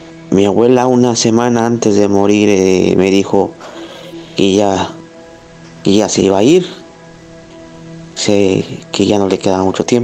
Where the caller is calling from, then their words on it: Xalapa, Veracruz, Mexico; de Jalapa, Veracruz.